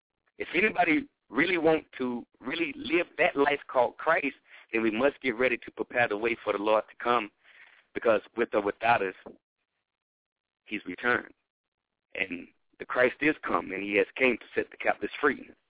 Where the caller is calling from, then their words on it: North Carolina, United States; Yeah, well … I'm calling from North Carolina.